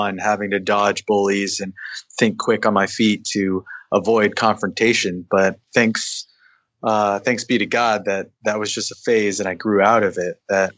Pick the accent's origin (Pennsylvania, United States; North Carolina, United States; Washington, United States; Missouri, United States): Missouri, United States; Grew up in a small town in Missouri. I'm half Filipino and half Irish American.